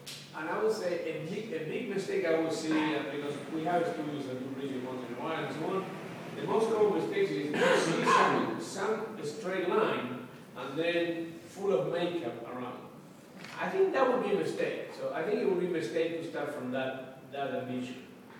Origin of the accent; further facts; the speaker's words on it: Rosario, Santa Fe, Argentina; now in Buenos Aires, Argentina; I grew up in Rosario, second or third city in Argentina, depending on you ask.